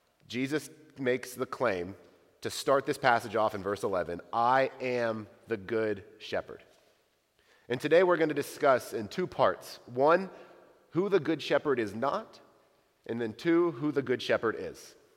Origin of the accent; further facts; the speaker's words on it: Powell, Ohio, United States; because I'm a white Westerner, I'm from Powell, Ohio, I knew zero shepherds.